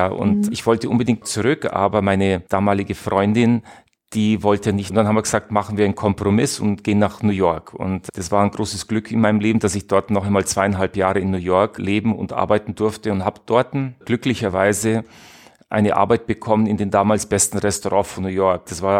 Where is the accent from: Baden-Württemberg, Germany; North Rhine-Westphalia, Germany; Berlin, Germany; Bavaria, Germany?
Bavaria, Germany; Ingolstadt; ich komme aus Ingolstadt